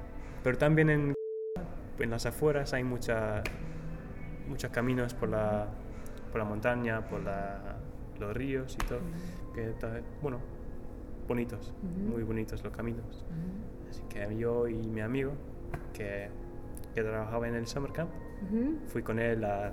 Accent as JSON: {"language": "Spanish", "region": "England", "country": "United Kingdom", "second_language": "Spanish", "said": "Siendo inglés, todo el mundo quiere hablar contigo."}